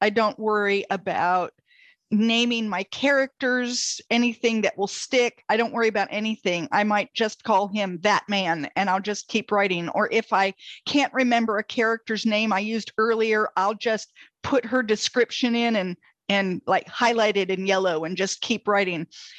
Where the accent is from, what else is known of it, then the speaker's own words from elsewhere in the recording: United States; Well, and especially as an American who has done very little international travel. Mm. You know, I know North Carolina and I know the East Coast of the United States.